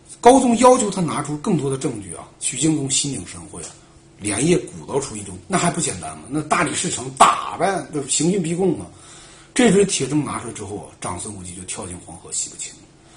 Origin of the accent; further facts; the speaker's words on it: China; 是我们中国人搞政治斗争啊，他有一个特点啊